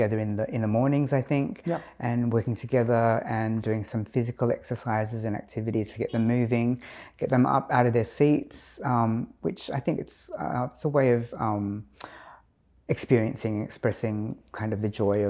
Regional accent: Adelaide, South Australia, Australia; I'm from Adelaide

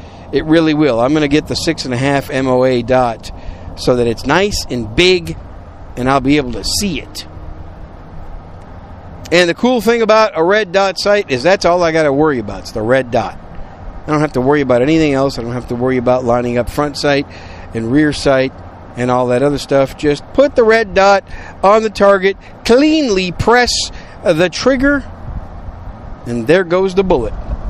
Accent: Wisconsin, United States; also born or lived in New York City; now in Texas, United States; I'm a Yankee. I was born in New York City, then raised in Wisconsin. So us cheesehead Yankees from up north in Wisconsin, we don't do 105 degree heat.

